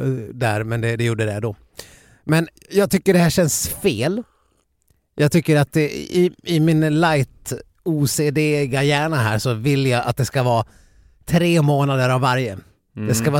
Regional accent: Saxdalen, Dalarna County, Sweden; det kom snö i Saxdalen där jag kommer ifrån

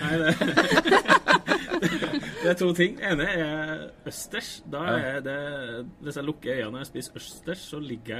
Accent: Levanger, Trøndelag, Norway; fra bygda der jeg kommer fra Levanger.

